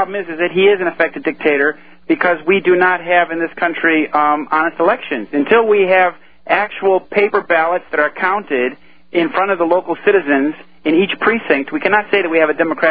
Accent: Illinois, United States; So when I ran for office, I ran for mayor in my hometown there, which is outside Chicago.

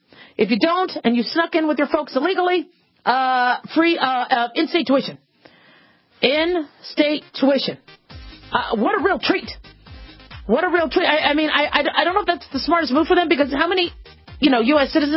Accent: Los Angeles, California, United States; born there; I was born in Los Angeles. It was Cedars of Lebanon at the time, and now it's Cedars of Sinai Hospital.

